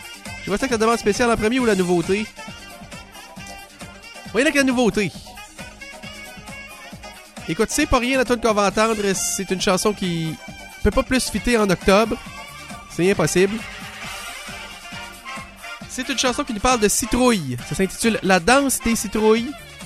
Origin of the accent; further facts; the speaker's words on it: Rivière-du-Loup, Quebec, Canada; c'est mon coin de pays, Rivière-du-Loup.